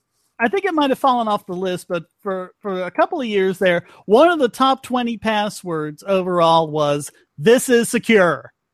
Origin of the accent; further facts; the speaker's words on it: North Carolina, United States; several states, including my home state of North Carolina, sued Adobe over this breach